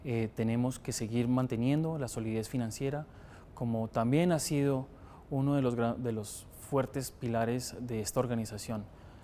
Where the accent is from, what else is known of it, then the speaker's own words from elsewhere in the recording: Boyacá, Colombia; Soy de origen boyacense